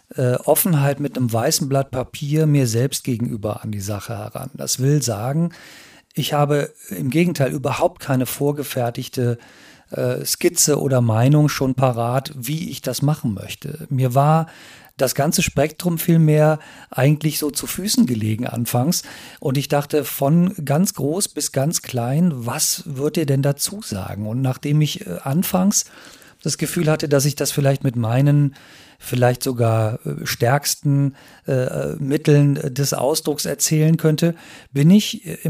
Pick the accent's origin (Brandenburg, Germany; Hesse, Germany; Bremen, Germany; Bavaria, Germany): Brandenburg, Germany; Potsdam; Und dann war es ein wunderbarer winterlicher Spaziergang in meiner Heimatstadt Potsdam